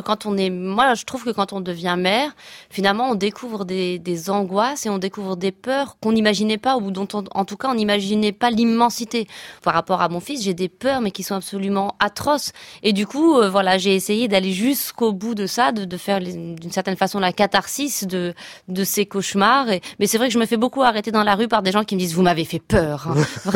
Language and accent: French; Morocco; Moi, j'ai grandi au Maroc, dans un pays où on a encore très souvent des nounous à la maison qui restent là.